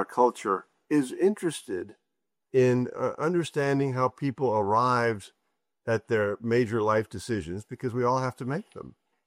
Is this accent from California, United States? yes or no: no; Houston, Texas, United States; I returned to my hometown of Houston and got a job as a carpenter's apprentice.